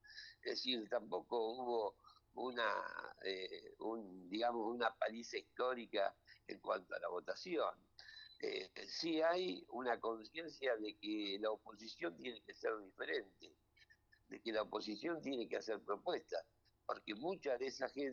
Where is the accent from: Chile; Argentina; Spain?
Argentina; tenemos que cambiar como argentinos, tenemos que pensar qué clase de país queremos